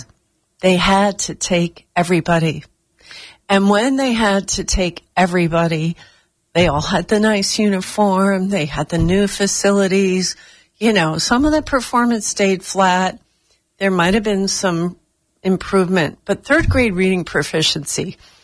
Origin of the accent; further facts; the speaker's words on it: Northeast, United States; now in Sarasota, United States; growing up in the Northeast, and my kids had gone to Montgomery County schools in the D.C. area